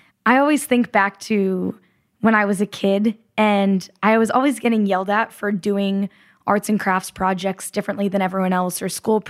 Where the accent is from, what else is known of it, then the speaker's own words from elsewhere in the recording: Hartford, Connecticut, United States; I grew up outside Hartford, Connecticut.